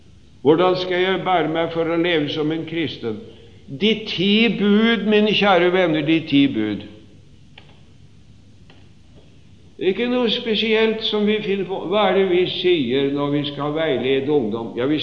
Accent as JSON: {"language": "Norwegian", "town": "Sarpsborg", "region": "Østfold", "country": "Norway", "tie": "born or raised there", "said": "Da jeg var ung, i min hjemby i Sarpsborg, det var ikke så flust med penger"}